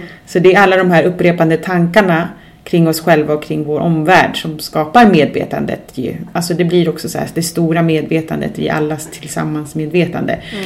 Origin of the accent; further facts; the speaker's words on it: Chile; now in Sweden; ja men så här, ja men jag ser mig själv som chilenare, sen plötsligt ser jag mig själv som svensk chilenare, sen plötsligt ser jag mig som en del av det internationella samfundet.